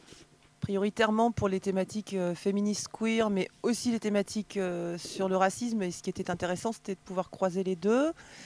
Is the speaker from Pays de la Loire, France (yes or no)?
no; Strasbourg, Grand Est, France; Bonjour, je viens de Strasbourg